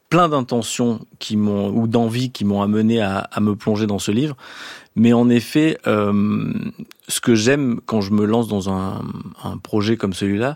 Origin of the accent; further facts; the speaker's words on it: Lévance, Auvergne-Rhône-Alpes, France; c'est le village où j'ai grandi, Lévance pour ne pas le citer, dans le sud d'Ardèche. Qui est aux confins du Gard et de la Lozère aussi.